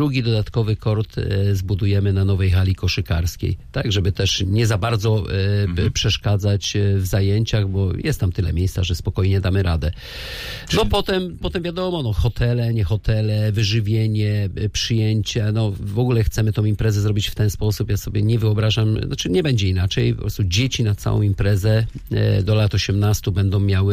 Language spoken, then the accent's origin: Polish; Zielona Góra, Lubusz Voivodeship, Poland; że z krwi i kości zielonogórzanin i kocham to miasto